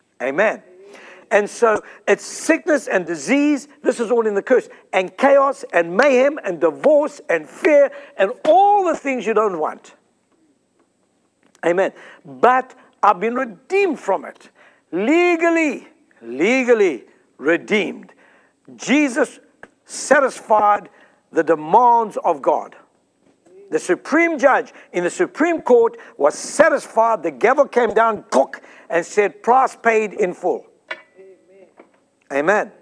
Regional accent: South Africa; now in United States; I'm from South Africa, as you all know.

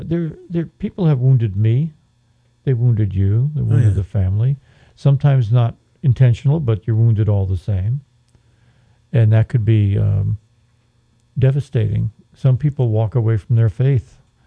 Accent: New York, United States; You know, I grew up in New York in a big Italian family, and you heard a lot about revenge.

